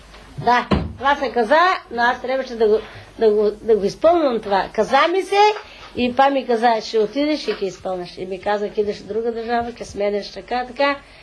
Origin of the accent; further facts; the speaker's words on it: Strumica, Southeastern, North Macedonia; От Струмица, аз съм от Югославия, от Струмица в Скопие, от Скопие Белград, от Белград Земан, от Земан Загреб.